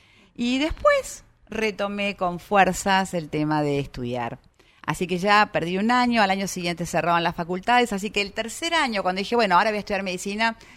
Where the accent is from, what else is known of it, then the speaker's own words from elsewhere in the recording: Buenos Aires, Argentina; born there; Yo nací aquí en Buenos Aires